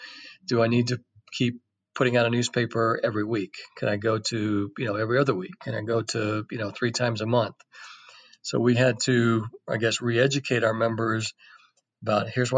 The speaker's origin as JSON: {"language": "English", "town": "Murfreesboro", "region": "Illinois", "country": "United States", "tie": "born or raised there", "said": "my hometown community, which is a small town, Murfreesboro, Illinois, it lost its newspaper back"}